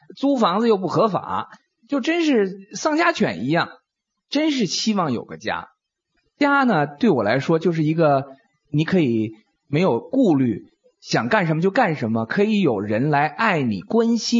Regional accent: Harbin, Heilongjiang, China; moved away as an adult; 我是哈尔滨人，在北京念书

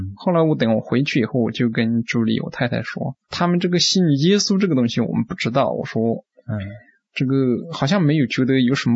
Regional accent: Yunnan, China; 我是云南一个很小的一个小山村长大，非常偏远的地方。我记得的话，在文化大革命什么时候，我是60年代出生的嘛

